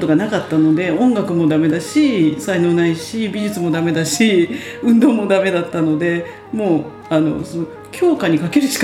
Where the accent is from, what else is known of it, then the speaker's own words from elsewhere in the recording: Kawasaki, Kanagawa, Japan; そのまま地元の川崎の中学、川崎の高校に行きました